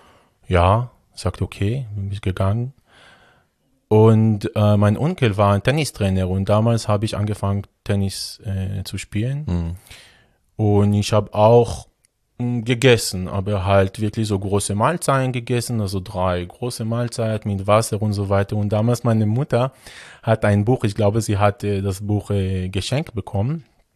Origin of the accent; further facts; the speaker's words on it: Rishon LeZion, Central District, Israel; German is a second language; Ja, also ich bin in Israel aufgewachsen, in der Nähe von Tel Aviv.